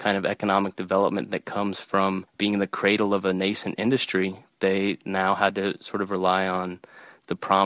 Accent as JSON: {"language": "English", "region": "New Mexico", "country": "United States", "tie": "born or raised there", "said": "As a young kid growing up in New Mexico, it was one of those sort of dreamy ideas that you have when you're out in the desert staring up at the stars."}